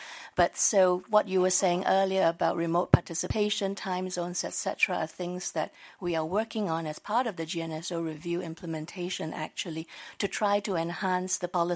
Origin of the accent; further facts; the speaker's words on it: Singapore; Perhaps most relevant for this audience, I'm from Singapore.